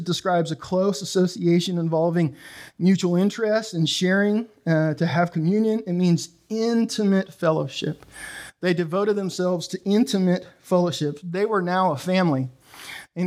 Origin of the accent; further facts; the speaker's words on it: Canada; And by the way, I don't vote because I'm Canadian and I'm going to keep it that way.